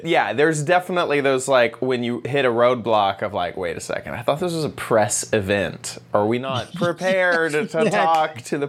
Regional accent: Texas, United States; in growing up in Texas, hummingbirds were absolutely a thing that we looked forward to seeing and had a feeder out in our yard.

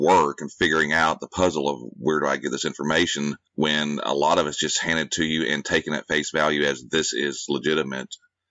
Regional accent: Texas, United States; And, you know, I'm from Texas, so I would read about the history of Texas

